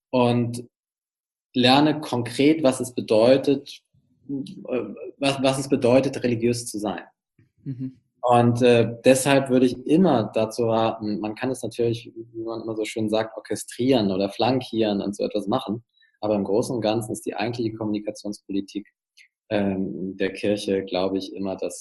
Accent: Hamburg, Germany; Also ich bin ja aus Hamburg

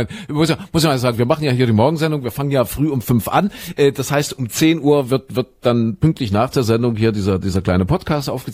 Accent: East Germany, Germany; born or raised there

